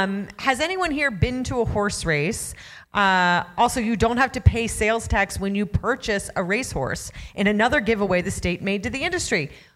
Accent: Ohio, United States; I grew up in Ohio and I've been to a lot of, although these are not wealthy horse races.

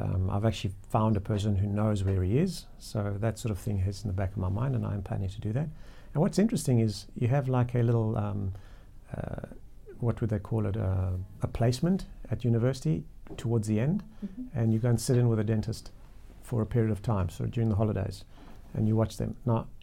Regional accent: Zimbabwe; obviously, I grew up in Zimbabwe

